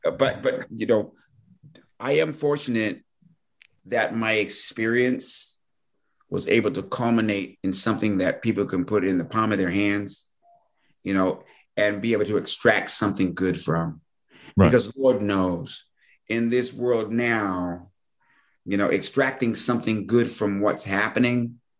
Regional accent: Washington, District of Columbia, United States; Well, I'm from Washington, D.C. Mm-hmm. Okay. So Washington, D.C., you know, black teenagers, you know, the thing was, you know, PCP was the thing.

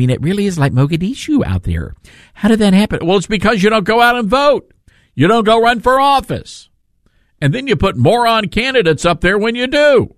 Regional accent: Memphis, Tennessee, United States; now very happy to be broadcasting the program from Memphis, Tennessee, my hometown, one of the greatest cities in America.

